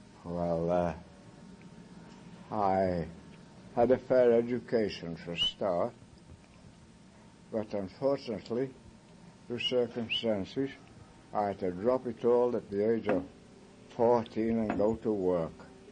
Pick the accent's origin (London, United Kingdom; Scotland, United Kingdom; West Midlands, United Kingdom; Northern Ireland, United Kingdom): West Midlands, United Kingdom; born there; In Staffordshire, England, in the potteries.